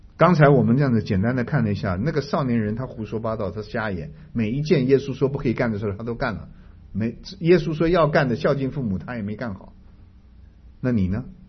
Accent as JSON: {"language": "Chinese", "country": "China", "said": "我们中国人传统将功赎罪，听说吗？"}